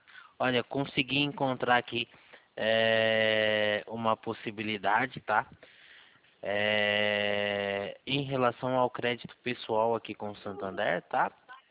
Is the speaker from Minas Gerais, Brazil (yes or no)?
no; Valinhos, São Paulo, Brazil; Eu sou aqui de Valinhos.